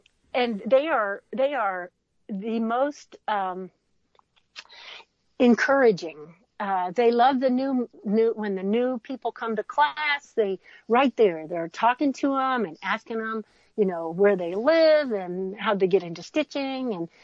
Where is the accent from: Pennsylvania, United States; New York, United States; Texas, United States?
Texas, United States; also born or lived in North Carolina; Listen, I grew up in Texas, but I lived in North Carolina for a while, and I didn't have any friends. I didn't know anybody when I got there.